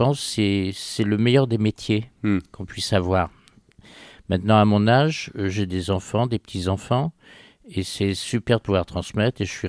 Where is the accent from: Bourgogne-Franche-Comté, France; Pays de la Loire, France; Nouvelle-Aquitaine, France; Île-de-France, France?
Île-de-France, France; Paris; born there; accent: Parisian; D'abord, je suis né breton à Paris et j'ai peut-être un petit accent parisien, mais sans plus.